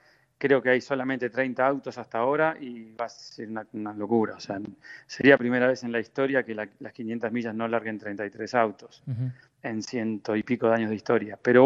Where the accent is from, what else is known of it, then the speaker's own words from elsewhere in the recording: Argentina; Como argentino y como fierrero, te imaginas que me encantaría poder tener un equipo en Argentina alguna vez o volver al país